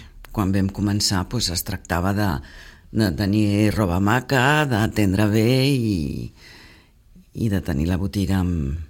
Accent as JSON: {"language": "Catalan", "country": "Belgium", "tie": "born or raised there", "lives_now": "Sitges, Spain", "said": "jo he nascut i crescut a Bèlgica. I vaig conèixer el meu home i viure a Sitges amb ell"}